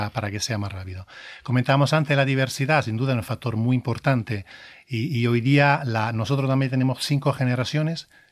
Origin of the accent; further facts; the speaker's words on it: Italy; y lo digo no porque soy italiano